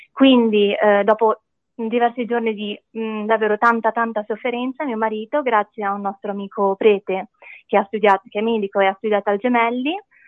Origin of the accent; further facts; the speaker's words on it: Genoa, Liguria, Italy; sono di Genova e vi racconto la mia esperienza